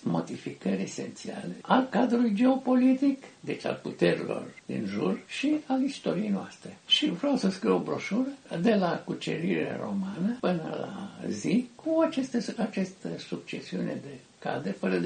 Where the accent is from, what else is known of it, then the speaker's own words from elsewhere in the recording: Romania; born there; M-am născut în România Mare în 1928, produs al primului război mondial și al hegemoniei franceze în Europa.